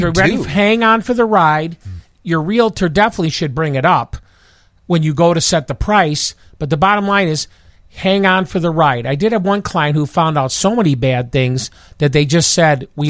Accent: Oak Park, Illinois, United States; Where I grew up in Oak Park, when you leave Oak Park, it's $8 a thousand.

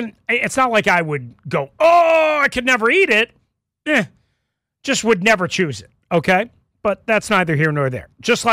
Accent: New York, United States; Now, I grew up in New York, where sauerkraut is way, way, way bigger, I think, in New York than it is elsewhere

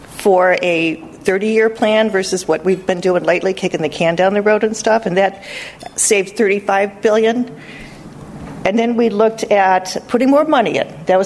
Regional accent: Indiana, United States; I'm going to use Indiana as an example, because I grew up in Indiana.

